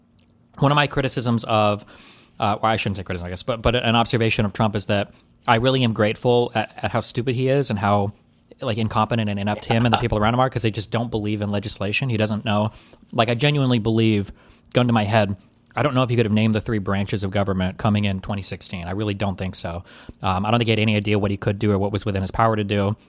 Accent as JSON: {"language": "English", "region": "Nebraska", "country": "United States", "said": "I'm from Nebraska. So I'm used to watch college football a little bit, okay? Because I'm just from Nebraska."}